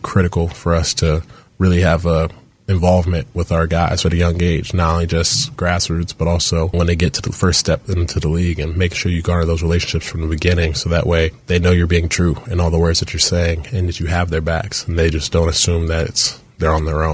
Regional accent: Charlotte, North Carolina, United States; Yeah, it's a different feeling because I'm a guy from Charlotte. So I've seen it from when I was a kid, seeing the organization

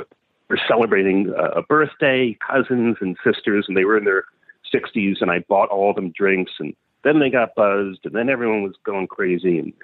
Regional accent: New York City, New York, United States; I'm a New Yorker, so I suppose de facto food snob.

